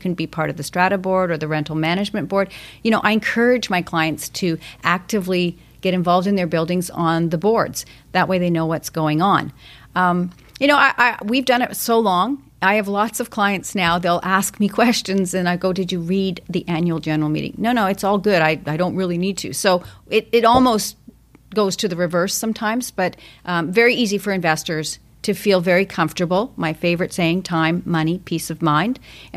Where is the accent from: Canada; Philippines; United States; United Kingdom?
Canada; Calgary, Alberta; now in Vancouver, Canada; I came from Calgary. I came out here, and it happened to be sunny weather for 10 days